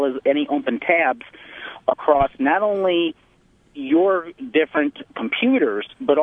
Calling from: Altoona, Pennsylvania, United States; Altoona, Pennsylvania.

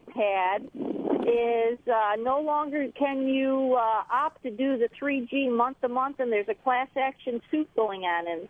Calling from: Hamburg, New York, United States; I'm calling from Hamburg, New York this week, not the bike path.

